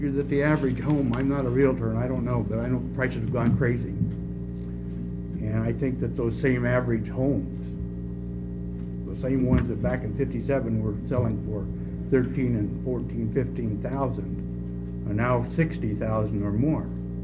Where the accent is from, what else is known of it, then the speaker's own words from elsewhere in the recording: Salem, United States; I was born and raised in Salem. I am 56 years old.